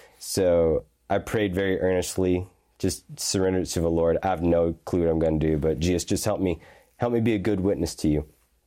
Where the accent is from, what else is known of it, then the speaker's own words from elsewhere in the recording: Little Rock, Arkansas, United States; I was raised in Geyer Springs First Baptist Church in Little Rock.